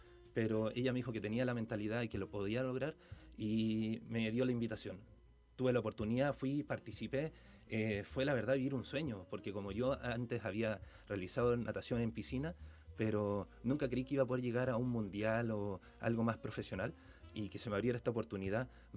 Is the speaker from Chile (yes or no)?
yes; Copiapó, Atacama, Chile; also born or lived in Talcahuano / Antofagasta; now in Viña del Mar, Chile; viviendo en Viña del Mar, al campeonato mundial fui representando esta zona, pero la verdad he vivido en muchos lugares. Yo nací en Talcahuano, me crié también en Copiapó, Antofagasta